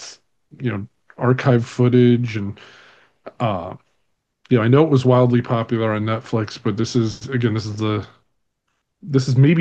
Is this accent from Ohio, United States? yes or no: yes; Ohio, United States; Don't make fun of me. I'm from Ohio.